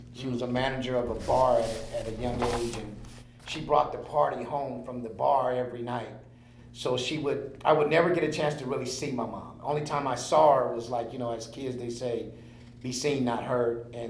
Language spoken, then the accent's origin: English; California, United States; now in Portland, United States; There was a bond between the working adults that wasn't like it was when I was growing up in California.